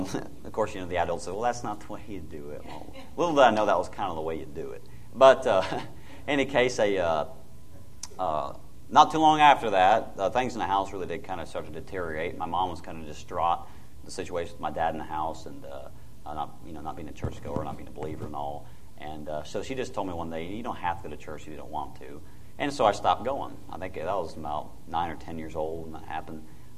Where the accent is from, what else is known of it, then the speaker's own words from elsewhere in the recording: Portland, Oregon, United States; I am from Portland, Oregon. Any case, I was born in 1982.